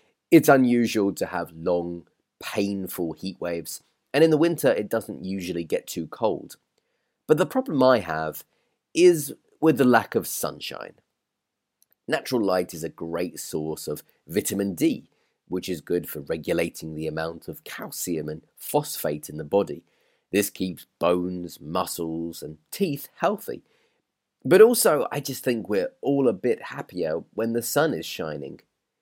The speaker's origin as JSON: {"language": "English", "country": "United Kingdom", "said": "As I sit here recording this podcast, I look out of the window and see a grey, gloomy December day. This is typical British weather."}